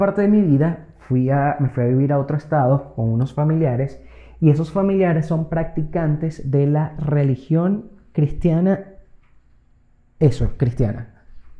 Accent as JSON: {"language": "Spanish", "town": "Maracaibo", "region": "Zulia", "country": "Venezuela", "said": "vivo en una ciudad súper creyente de la Virgen María, soy de Venezuela, para los que no lo sepan, de Maracaibo"}